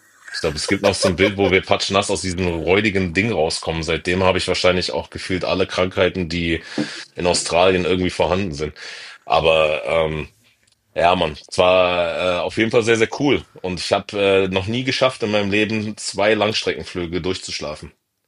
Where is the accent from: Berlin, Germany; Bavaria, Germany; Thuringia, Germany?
Berlin, Germany; Also diese Berliner Schnauze, dieses ist mir scheißegal